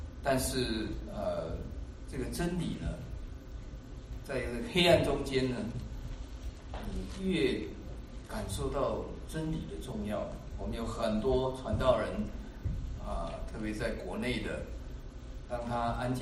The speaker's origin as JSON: {"language": "Chinese", "country": "Taiwan", "said": "因为我是台湾来的，我做那个我们是必须服兵役的"}